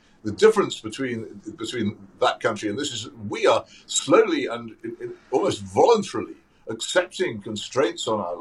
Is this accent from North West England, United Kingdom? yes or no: no; Oxford, South East England, United Kingdom; A group of lockdown sceptics in my hometown of Oxford